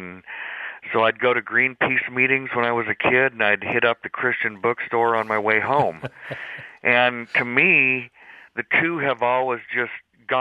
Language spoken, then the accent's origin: English; Oregon, United States; I grew up in Oregon, which is, of course, a blue state, notoriously.